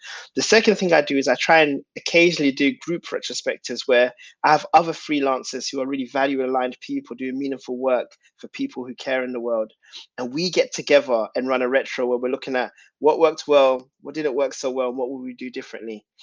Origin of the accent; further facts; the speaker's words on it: Tottenham, London, United Kingdom; growing up, the reason that was important is because growing up in Tottenham, by saying no to selling drugs, by saying no to that robbery, by saying no to fighting